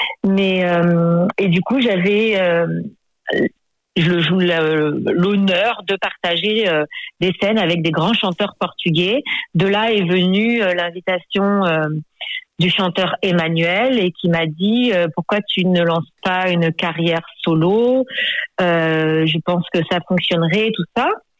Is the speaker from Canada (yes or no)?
no; France; born there; étant donné que je suis née en France